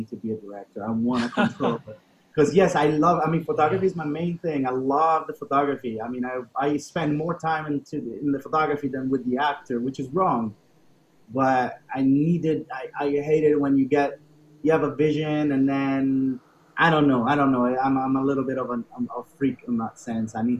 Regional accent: Rome, Lazio, Italy; English is a second language; also born or lived in United States; So basically, I lived my life between Italy and the U.S. I was born in Rome, so I lived all my youth here. And then I moved to the United States, and I never came back after, like, I stayed for 15 years over there. I became an American citizen

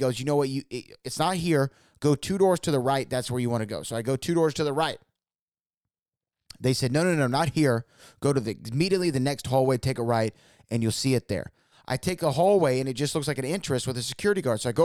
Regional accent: Baton Rouge, Louisiana, United States; I'm from Baton Rouge, Louisiana.

